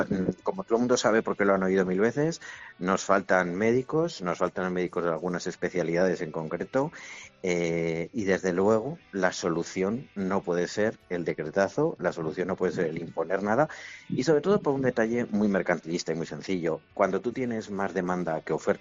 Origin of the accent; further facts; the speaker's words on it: Aragon, Spain; pero también como aragonés, la verdad, leer estas noticias y tener que vivir esta situación